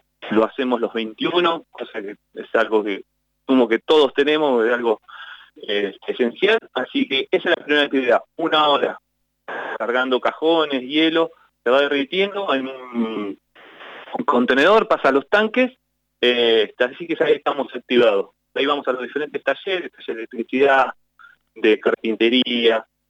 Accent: Punta Alta, Buenos Aires Province, Argentina; Soy de Punta Alta, Puerto Belgrano, cerca de Bahía Blanca.

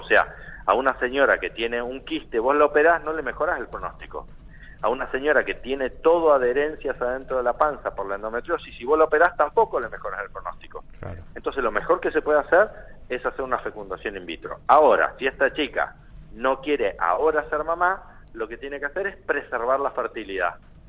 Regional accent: Neuquén, Argentina; les recuerdo que yo soy neuquino

